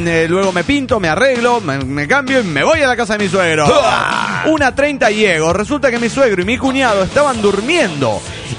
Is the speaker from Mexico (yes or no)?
yes; Mexico City, Mexico; del DF mexicano.